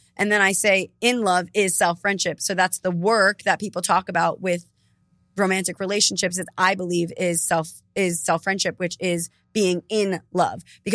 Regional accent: New York, United States; The way, I mean, it's maybe it's the New Yorker in me, but it's like being direct and p

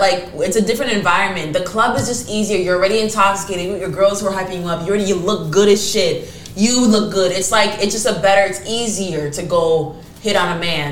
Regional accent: Trinidad & Tobago; also born or lived in Jamaica; and I'm Jamaican and Trinidadian, but really?

